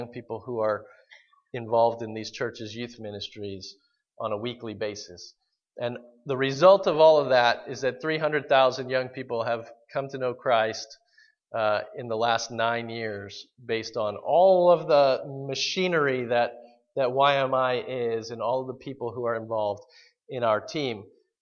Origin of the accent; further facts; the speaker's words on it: West Palm Beach, Florida, United States; also born or lived in Mexico; now in Louisville, United States; I'm from Florida, so I grew up in Florida. I was born in West Palm Beach, amen?